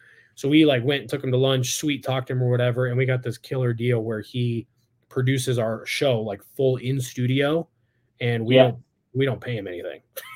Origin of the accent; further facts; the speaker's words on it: California, United States; I'm from California, so being in Utah, I'm kind of like, where are all the black people?